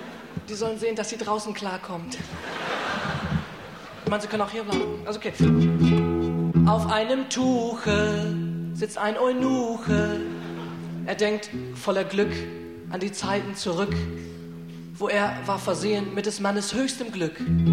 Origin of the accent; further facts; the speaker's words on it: Omsk, Omsk Oblast, Russia; German is a second language; now in Germany; Aus meiner Heimatstadt Omsk.